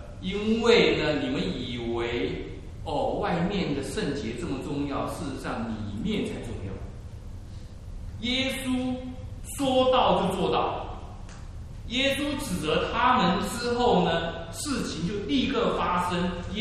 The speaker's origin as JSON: {"language": "Chinese", "country": "Taiwan", "tie": "born there", "said": "我是属于外省人，虽然我也是生在台湾，可是我父母是外省人，所以我就是外省人。"}